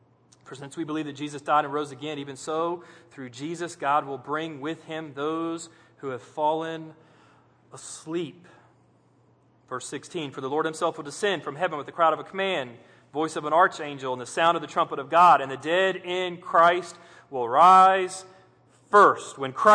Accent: Titusville, Florida, United States; Growing up in Titusville, and I've probably shared this before, but when those shuttles take off, you feel it.

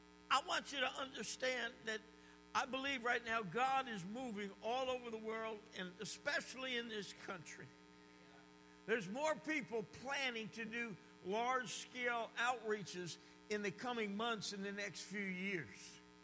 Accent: New Jersey, United States; You know, I'm from New Jersey

